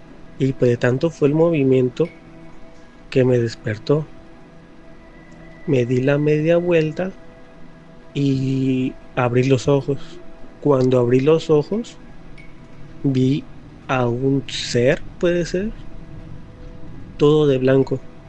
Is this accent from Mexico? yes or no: yes; Ciudad Guzmán, Jalisco, Mexico; now in Oregon, United States; acá desde Oregon, acá en USA. Les quiero relatar algo que me sucedió. Mi infancia la viví allá en Ciudad Guzmán, Jalisco.